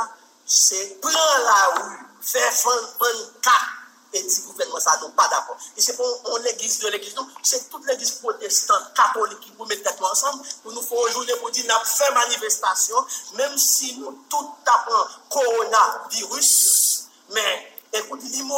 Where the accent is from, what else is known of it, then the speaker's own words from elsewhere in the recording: Haiti; D'ailleurs, en tant qu'Haïtien, nous n'avons pas gagné culture ça.